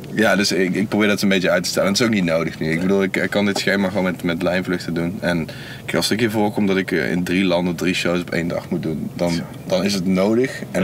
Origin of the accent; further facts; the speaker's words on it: North Brabant, Netherlands; ik ben wel wat dat betreft ben ik wel echt een Brabander.